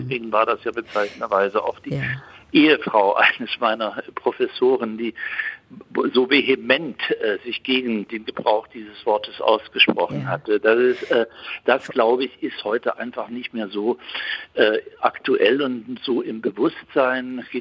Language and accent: German; Switzerland; ich bin Schweizer